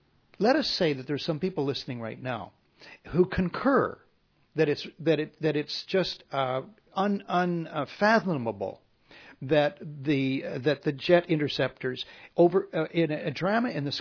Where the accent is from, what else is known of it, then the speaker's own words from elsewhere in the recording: Canada; now in United States; although I'm a Canadian, that's a peculiar thing to think in this country, the United States of America